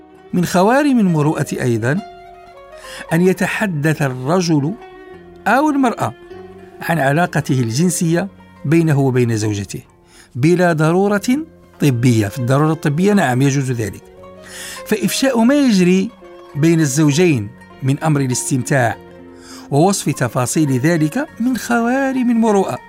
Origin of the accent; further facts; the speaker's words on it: Morocco; والحمد لله أن بلدنا المغرب تمكن من تقنين هذا السلوك